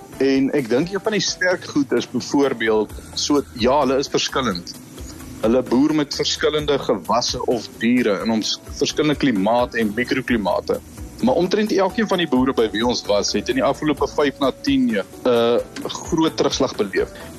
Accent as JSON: {"language": "Afrikaans", "town": "Bloemfontein", "region": "Free State", "country": "South Africa", "tie": "born there", "said": "Ek is gebore in Bloem, nee. So daar waar jy uitsaai, daar lê my wortels."}